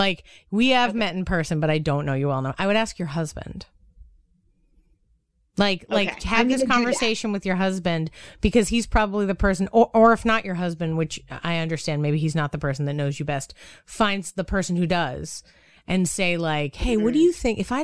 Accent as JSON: {"language": "English", "town": "Boston", "region": "Massachusetts", "country": "United States", "accent": "nasally Midwestern", "said": "It has a general nasally Midwestern feel. I'm from Boston. Okay. I don't know why I sound Midwestern, but it's what it is, right?"}